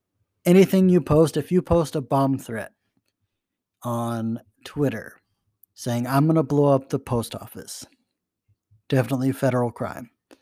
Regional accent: Missouri, United States; we will start with Harry S. Truman of my home state of Missouri

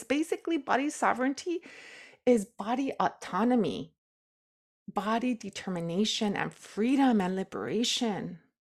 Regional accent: Nayarit, Mexico; I'm from Nayarit, from El Rancho

